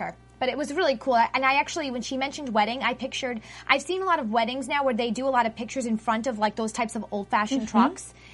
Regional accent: Massachusetts, United States; Well, I just think it's because it's Massachusetts, you know, my hometown.

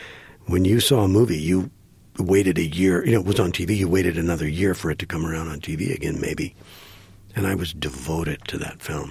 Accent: Green Bay, Wisconsin, United States; I grew up in Green Bay, Wisconsin.

